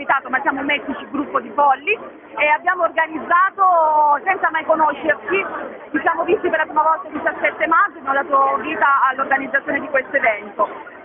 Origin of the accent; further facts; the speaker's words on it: Rossano, Calabria, Italy; Io sono di Rossano, in provincia di Cosenza.